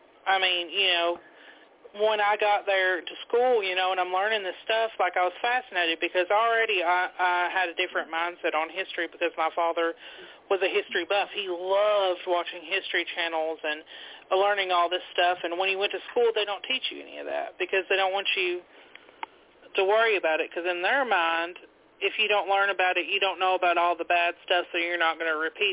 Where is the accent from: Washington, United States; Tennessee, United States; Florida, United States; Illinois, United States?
Tennessee, United States; I'm only 2 years younger than you, and I'm from Tennessee, so I went through my whole school here and learning, and I didn't